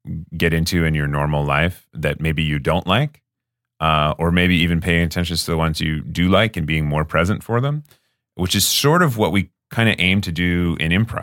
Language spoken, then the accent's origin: English; Providence, Rhode Island, United States; So he teaches this form of meditation at the church I went to growing up in Providence, which is the First Unitarian Universalist Church of Providence.